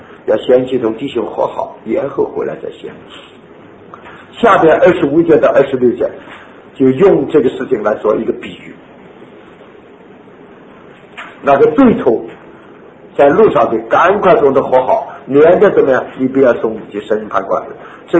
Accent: China; 我们中国人说顺手牵羊，不什么，不是透，这是诡辩的，这是诡辩法。

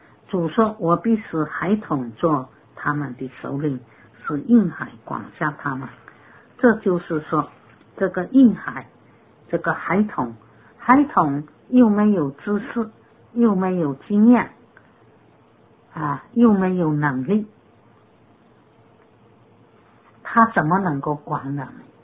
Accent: China; 本来我们中国人少年人中看老年的人

